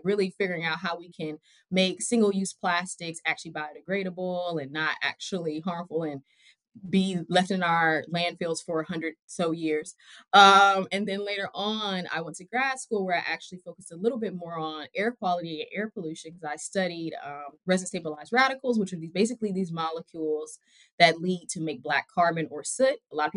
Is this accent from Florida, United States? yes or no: no; Atlanta, Georgia, United States; So I grew up in Atlanta, Georgia. I'm born and raised Georgia Peach.